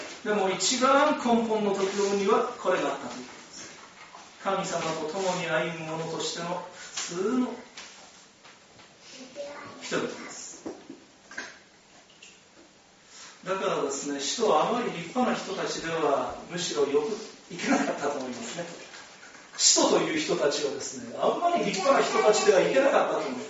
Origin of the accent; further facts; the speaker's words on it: Tohoku, Japan; また東北人というのは今ではもうテレビも普及してですね、もうとても標準語を語りますので、私もこうなんかこう標準語っぽく語ってますけれども